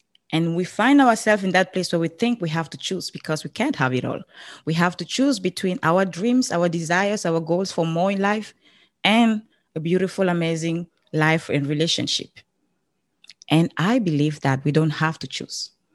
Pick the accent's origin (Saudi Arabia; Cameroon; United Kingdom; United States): Cameroon; I grew up in Africa. That's why you have this beautiful accent from. I'm from Cameroon.